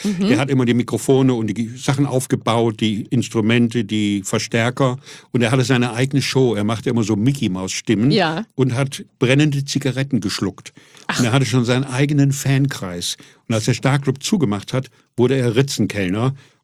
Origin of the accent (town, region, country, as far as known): Fulda, Hesse, Germany; moved away as an adult; now in Hamburg, Germany